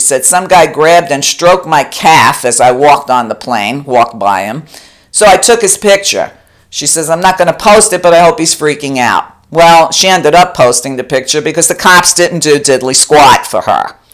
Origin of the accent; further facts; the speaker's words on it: New York, United States; Listen, when I grew up in New York, there were no sexual harassment laws.